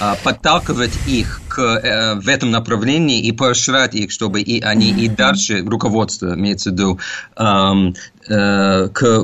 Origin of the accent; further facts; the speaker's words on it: United States; Russian is a second language; moved away as an adult; now in Russia; я родом из Америки. Пока у меня только одно гражданство.